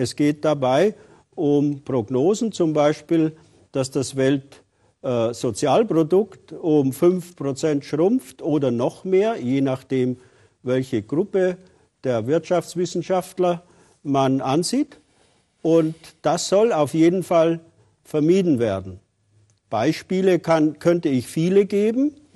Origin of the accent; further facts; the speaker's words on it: Hamburg, Germany; die Stadt, in der er lebt, an der Küste, ich komme aus Hamburg